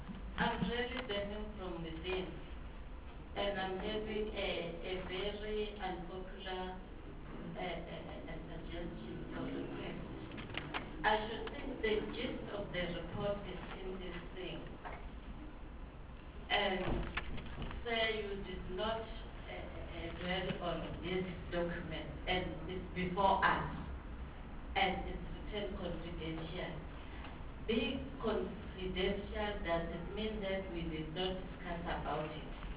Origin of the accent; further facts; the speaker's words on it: Limpopo, South Africa; maybe I'm talking like this because I'm from Limpopo, and I felt the pain, the deepest pain, when we were put on administration.